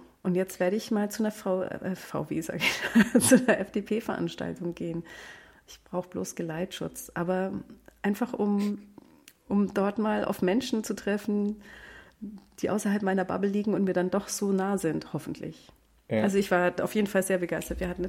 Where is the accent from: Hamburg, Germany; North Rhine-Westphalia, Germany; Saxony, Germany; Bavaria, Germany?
Bavaria, Germany; ich komme aus dem Allgäu und im südlichsten Bayern, da ist alles halt nur schwarz.